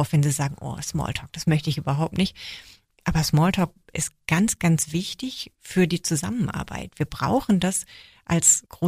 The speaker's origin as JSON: {"language": "German", "country": "Germany", "said": "Da bin ich als Deutsche"}